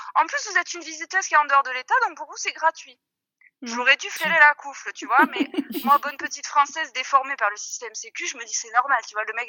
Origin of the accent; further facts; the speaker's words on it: France; je suis française, je n'ai pas de sous, mais j'adorerais essayer la motoneige.